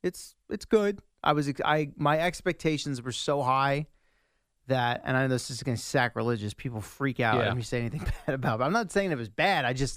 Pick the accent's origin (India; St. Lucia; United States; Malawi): United States; That's my right as an American, and that's me saying I do not approve of or accept these two candidates.